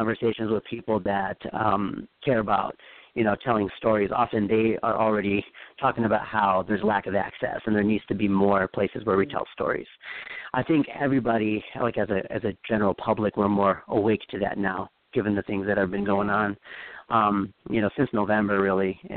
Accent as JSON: {"language": "English", "town": "Novi", "region": "Michigan", "country": "United States", "tie": "born or raised there", "also_born_or_lived": "Royal Oak / Warren", "lives_now": "Belleville, United States", "said": "Well, I was born in Royal Oak, but I lived in Warren, and then I lived in Novi for most of my life throughout my childhood. So that's, I guess, what I call home."}